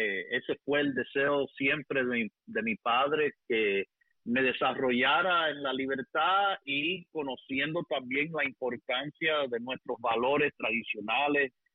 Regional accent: Miami, Florida, United States; born there; nací aquí en Miami, Florida, en el Hospital Mercy, todavía existente, allí al lado de la bahía, y que viví aquí mis primeros 5 años.

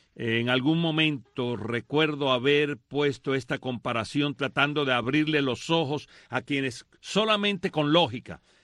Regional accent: Cuba; siendo sexólogo y siendo cubano

